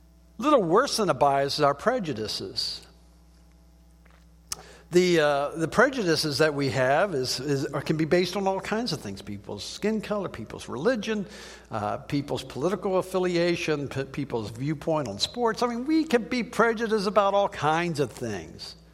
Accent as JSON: {"language": "English", "town": "Washington", "region": "District of Columbia", "country": "United States", "tie": "born or raised there", "said": "He grew up in India, I grew up in Washington, D.C."}